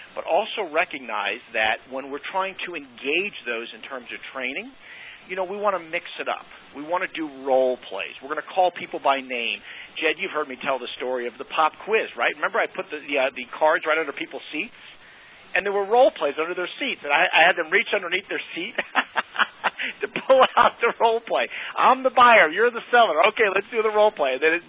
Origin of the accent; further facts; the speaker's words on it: Utah, United States; This is for a participant in Utah, my home state.